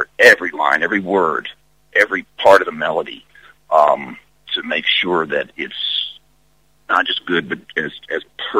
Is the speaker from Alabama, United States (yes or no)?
yes; Birmingham, Alabama, United States; Well, of course, growing up in Birmingham, that was the first place and the closest place I could get to.